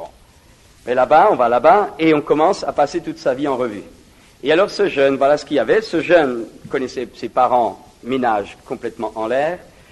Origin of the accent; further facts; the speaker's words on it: France; chez nous en France